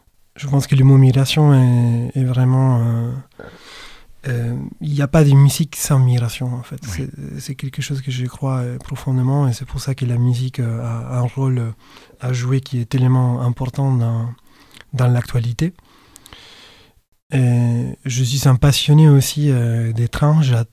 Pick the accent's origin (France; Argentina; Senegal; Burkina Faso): Argentina; La Plata, Buenos Aires Province; French is a second language; De cette ville, La Plata, qui est à une soixantaine de kilomètres de la capitale, Buenos Aires, mais qui est une ville différente, et qui est la banlieue sud de Buenos Aires